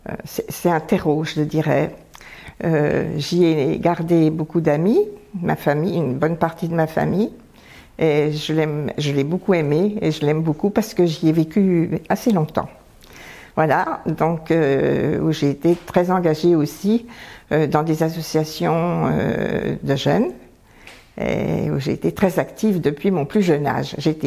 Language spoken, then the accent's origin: French; Arc-et-Senans, Bourgogne-Franche-Comté, France; j'ai grandi dans un magnifique village qui s'appelle Arquesnans, dans le département du Doubs.